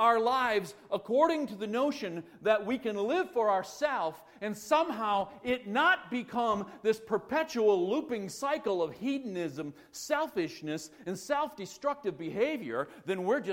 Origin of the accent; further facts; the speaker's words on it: United States; but that would make me an American. But before I'm an American, I'm a Christian.